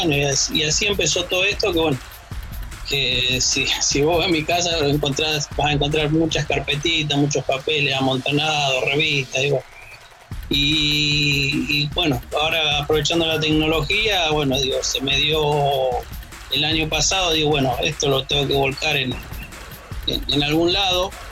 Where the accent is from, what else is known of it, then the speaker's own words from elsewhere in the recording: Lincoln, Buenos Aires Province, Argentina; yo soy de Lincoln, acá provincia de Buenos Aires. Soy profe de educación física jubilado, ya tengo 53 años.